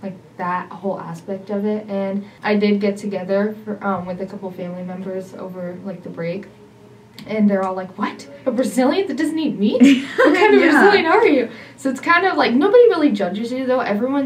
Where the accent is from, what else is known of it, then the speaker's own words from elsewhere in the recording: Orlando, Florida, United States; born there; first language Portuguese; No, so I was actually born in Orlando. My mom came to the United States when she was 18.